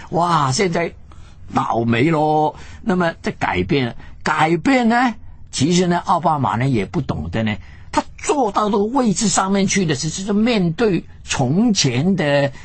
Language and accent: Chinese; Guangdong, China; 我觉得是我们广东话说是擦鞋